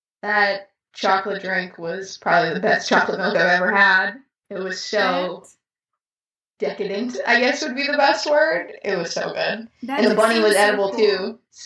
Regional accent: Milwaukee, Wisconsin, United States; I mean, we're from Milwaukee, so he always is a little weary of getting Harley elsewhere

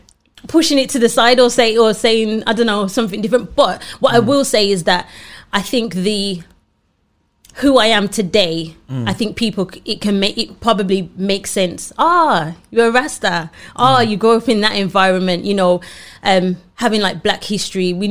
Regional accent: Birmingham, West Midlands, United Kingdom; Growing up in Birmingham, so I'm not sure if you know, but Birmingham is one of the most multicultural cities, I think, in Europe.

